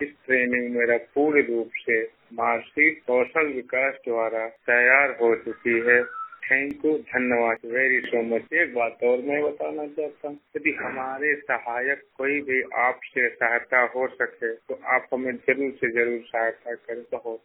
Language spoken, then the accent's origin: Hindi; Gorakhpur, Uttar Pradesh, India; मेरा जिला है गोरखपुर के रहने वाला हूँ